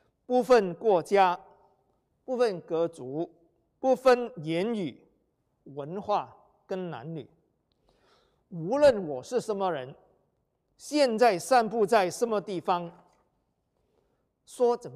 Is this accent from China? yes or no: yes; China; 就像我们中国人五体投地一样